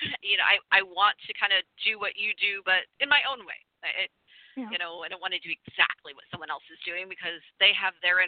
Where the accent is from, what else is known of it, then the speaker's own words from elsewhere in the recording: Rhode Island, United States; accent: Rhode Island; I'm from Rhode Island. I don't pronounce my R's very well.